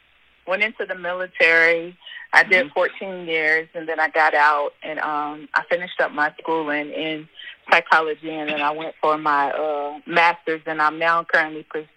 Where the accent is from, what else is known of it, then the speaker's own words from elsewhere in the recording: Texas, United States; So I'm originally from Texas.